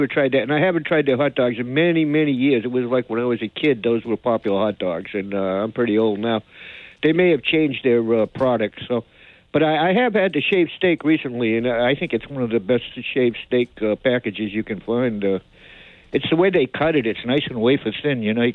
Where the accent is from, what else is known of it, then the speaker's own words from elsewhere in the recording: Rhode Island, United States; I grew up in Rhode Island, and soggy dogs are very big.